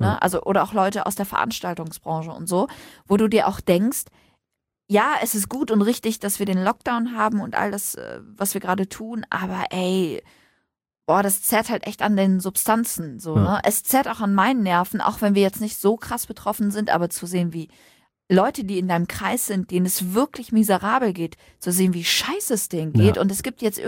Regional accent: Syria; German is a second language; now in Germany; ich bin aus Syrien, aber ich bin hier groß geworden, beziehungsweise ja, ich bin hier, habe hier viele Jahre jetzt gelebt und mir geht's gut und ich beherrsche die Sprache

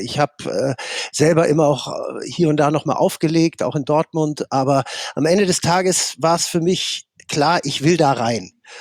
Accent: Netherlands; German is a second language; moved away; ich komme aus Holland und bin in Holland groß geworden und habe dort jeden Gulden damals in Musik gesteckt.

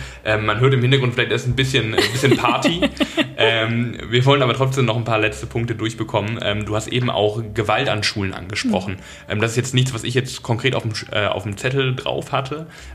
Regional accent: Solingen, North Rhine-Westphalia, Germany; ich komme aus Solingen

